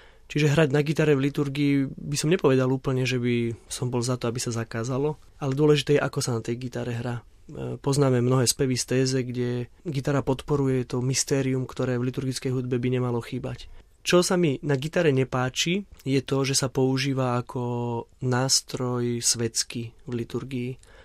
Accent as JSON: {"language": "Slovak", "town": "Oponice", "region": "Nitra Region", "country": "Slovakia", "tie": "born or raised there", "said": "Tak, prvé spomienky sú samozrejme na Slovensko. Môj orgán v Oponiciach, mojej rodnej dedinke, kde som hrával a hrávam aj dodnes."}